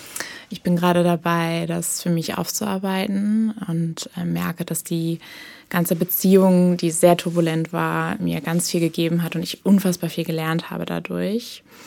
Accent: Hamburg, Germany; also born or lived in Berlin; Ja, ich komme aus Hamburg und werde jetzt am Donnerstag 30 und habe mir eine Auszeit gegönnt hier in der Großstadt. Ich bin hier auch geboren, also habe allerdings nur 1,5 Jahre hier gewohnt und jetzt bin ich mal wieder zurückgekommen.

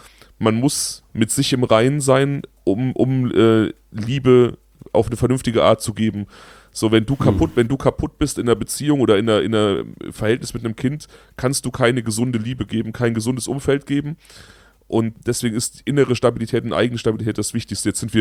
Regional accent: Germany; Also mein Heimatdorf liegt ja an der Grenze zu Hessen und Baden-Rheinland-Pfalz.

